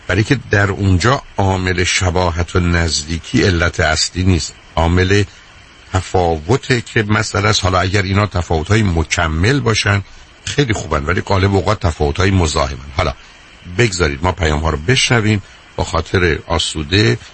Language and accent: Persian; Iran; now in United States; در ایران به عنوان یه ایرانی یه کمی جایگاه خودم رو میدونستم.